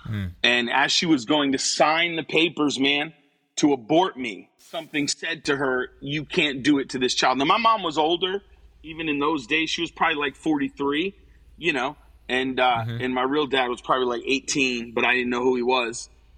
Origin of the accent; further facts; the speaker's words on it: New London, Connecticut, United States; born there; I was born in New London, Connecticut, not in great circumstances.